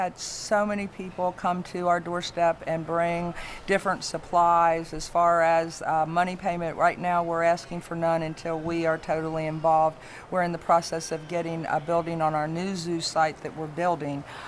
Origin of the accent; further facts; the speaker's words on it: Ohio, United States; born there; also born or lived in Connecticut; I moved down here from Connecticut, believe it or not, 16 years ago. Yankee. Yeah. Well, I was born in Southern Ohio, but...